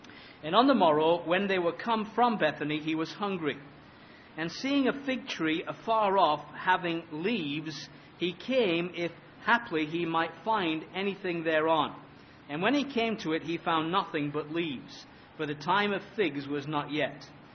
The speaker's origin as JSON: {"language": "English", "region": "England", "country": "United Kingdom", "tie": "born or raised there", "moved": "yes", "said": "Growing up in England, of course, not a great place for growing exotic fruits."}